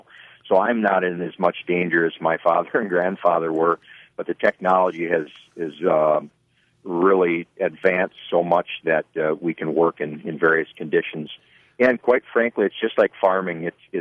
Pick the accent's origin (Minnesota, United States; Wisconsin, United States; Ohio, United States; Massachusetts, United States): Wisconsin, United States; I've been born and raised in Forest County, Wisconsin. I live near Crandon.